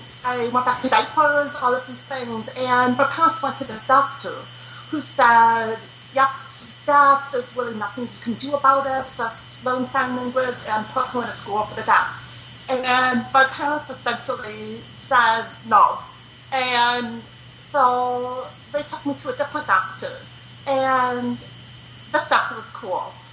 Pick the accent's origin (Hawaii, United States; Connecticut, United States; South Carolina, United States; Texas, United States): Texas, United States; born there; Most people, when they meet me, the accent kind of gets it away. I'm deaf, I was born in Texas, you put the two together, this is what comes up.